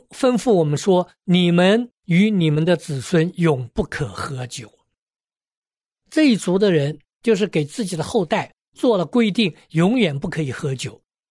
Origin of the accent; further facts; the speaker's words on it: China; 我们中国人